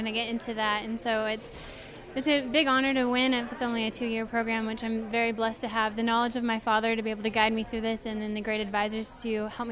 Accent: Abilene, Kansas, United States; from Abilene, and I have 51.3 acres of wheat and 21.7 acres of grain sorghum.

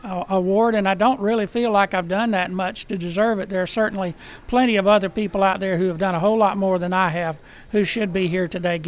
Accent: Alachua, Florida, United States; Well, I am from the town of Alachua, Florida. It is very near Gainesville, where the University of Florida is.

